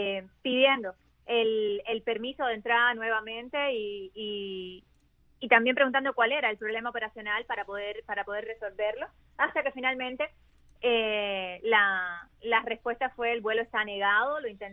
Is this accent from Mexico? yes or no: no; Cuba; nosotros como cubanos